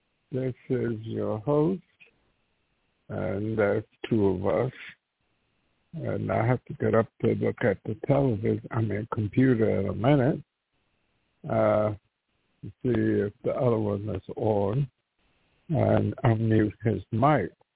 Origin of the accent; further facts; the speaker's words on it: the South, United States; I grew up in the South, on a farm, agriculture community.